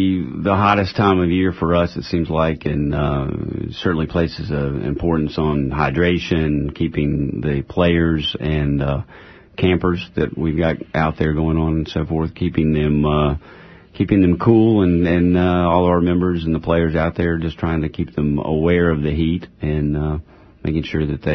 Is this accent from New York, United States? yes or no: no; Chapel Hill, North Carolina, United States; growing up in Chapel Hill and taking an interest in golf and just being able to spend some time at UNC Findlay as a kid and growing up there